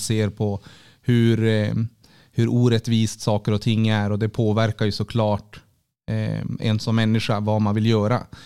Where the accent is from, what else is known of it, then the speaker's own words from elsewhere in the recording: Piteå, Norrbotten County, Sweden; Jag kommer ju ursprungligen ifrån Piteå, där jag växte upp. Och jag växte upp i ett område som kallades Tunnan.